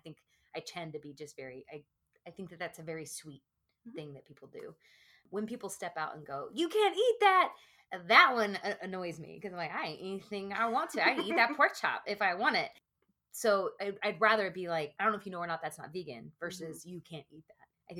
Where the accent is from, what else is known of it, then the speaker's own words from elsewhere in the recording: the South, United States; So born and raised in the South, talking like Texas, right?